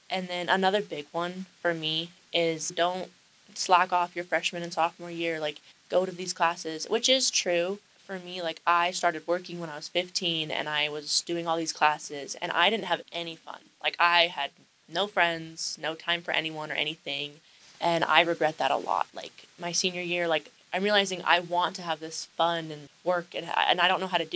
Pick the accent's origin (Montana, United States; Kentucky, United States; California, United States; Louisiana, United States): Montana, United States; I moved a lot as a kid. I'm from Montana. And then I came down, went to Santa Quinn.